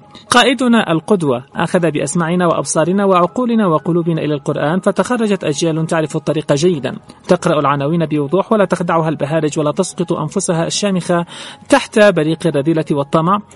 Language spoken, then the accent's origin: Arabic; Yemen; أشعر بالفخر كيمني وأنا أقرأ صنع في اليمن